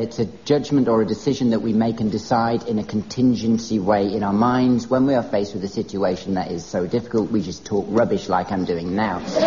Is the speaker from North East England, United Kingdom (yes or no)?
yes; Newcastle, North East England, United Kingdom; So I'm actually from Newcastle